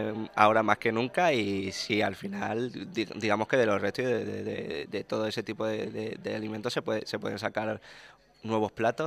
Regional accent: Málaga, Andalusia, Spain; Yo soy de Málaga, como te comenté antes

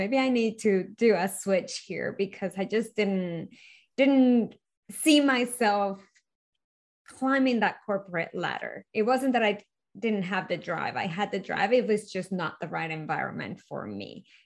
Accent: Venezuela; because I was born and raised in Venezuela.

